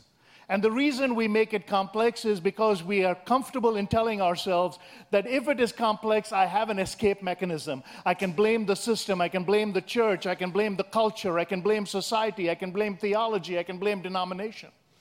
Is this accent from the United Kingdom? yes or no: no; India; now in United States; When I grew up in India, I thought, you guys are crazy.